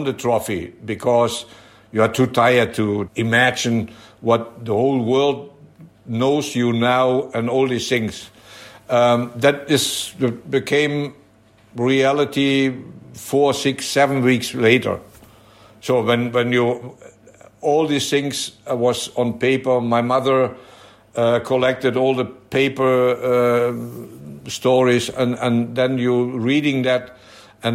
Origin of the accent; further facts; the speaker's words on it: Germany; and then I became Dutch as well, but I was feeling like a German. I grew up in Germany, so I spoke a little bit Dutch, what I do today as well.